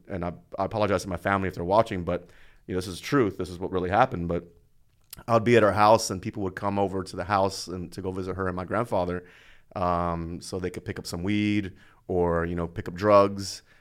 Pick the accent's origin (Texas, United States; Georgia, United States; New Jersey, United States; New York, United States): Texas, United States; Houston; I grew up in Northside, Houston. North side of Houston, yeah.